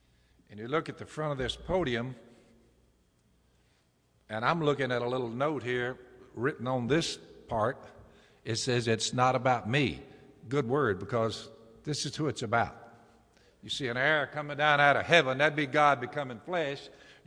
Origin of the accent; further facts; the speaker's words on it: Wisconsin, United States; Now, I'm in from Wisconsin, home of the greatest cheese makers of all time, but not so much with duck calling skills. However, boy, is there ever hope for Wisconsin.